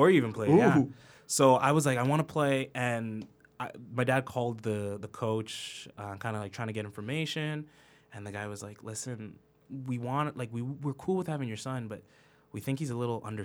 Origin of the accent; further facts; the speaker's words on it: Cambridge, Ontario, Canada; So I'd say I'm from Cambridge. So yeah, I'm proud to rep it.